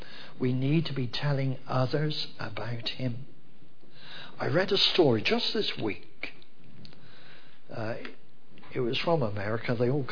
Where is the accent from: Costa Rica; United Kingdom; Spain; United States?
United Kingdom; Bournemouth, South West England; moved away as an adult; now in Swindon, United Kingdom; I come from Bournemouth, and it was 50 years ago in June that I came from Bournemouth to Swindon. I spent the first 19 years of my life at home in Bournemouth.